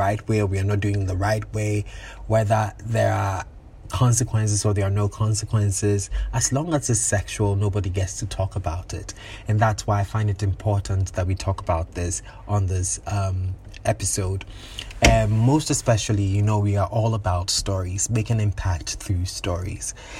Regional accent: Ghana; And I, knowing then again as Ghanaian

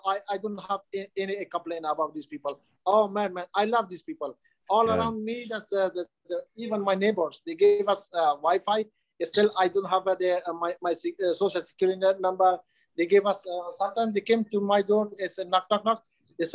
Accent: Afghanistan; English is a second language; now in United States; But I came here from Afghanistan.

